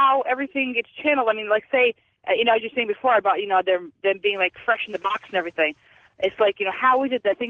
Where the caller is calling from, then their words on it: Rensselaer, New York, United States; I'm calling from Rensselaer, New York.